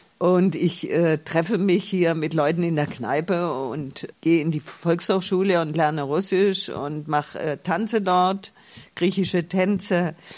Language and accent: German; Tuttlingen, Baden-Württemberg, Germany; born there; moved away as an adult; Also es ist zumindest mehr Heimat als jetzt irgendein anderer Ort oder Tuttlingen, wo ich geboren bin, weil dort war ich nur 18 Jahre, hier bin ich bald 30 dieses Jahr, 30 Jahre.